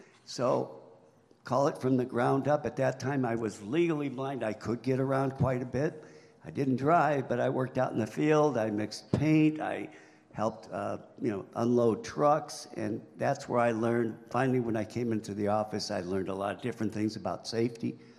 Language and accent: English; Crown Point, Indiana, United States; I'm from Crown Point, Indiana.